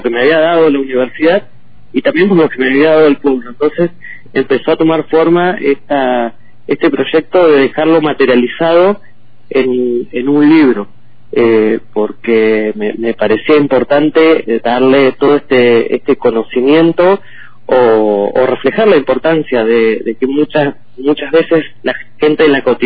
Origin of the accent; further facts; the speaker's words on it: Ingeniero Jacobacci, Río Negro, Argentina; born there; Lo he visto yo por mis orígenes, que nací en Jacobacci